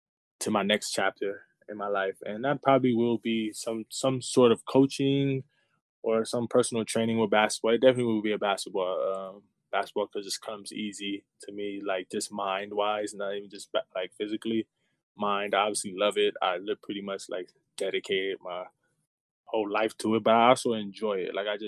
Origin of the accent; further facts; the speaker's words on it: Los Angeles, California, United States; I'm from Los Angeles, California, Venice, California. So I'm right there by the beach. I grew up right by the beach, 7 minutes away.